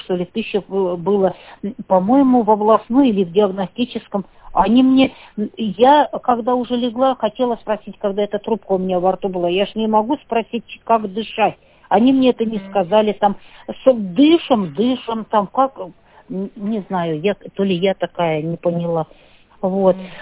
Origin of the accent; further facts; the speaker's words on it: Tisul, Kemerovo Oblast, Russia; Я из Тисуля.